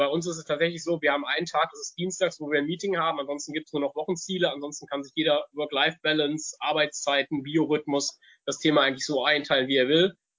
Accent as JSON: {"language": "German", "town": "Cologne", "region": "North Rhine-Westphalia", "country": "Germany", "said": "Ich als Kölner"}